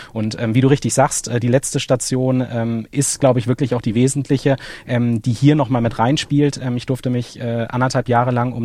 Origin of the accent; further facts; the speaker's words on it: Cologne, North Rhine-Westphalia, Germany; born there; now in Heidelberg, Germany; bin gebürtiger Kölner, wohne aber tatsächlich in der unmittelbaren Nähe zu Mannheim, tatsächlich in Heidelberg